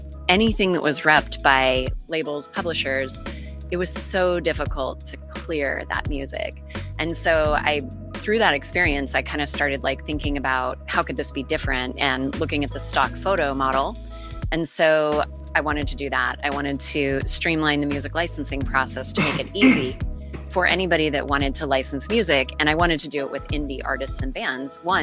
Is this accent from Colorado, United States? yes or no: yes; Colorado, United States; So I grew up in Colorado, right on the Front Range. I was honestly a little mountain girl.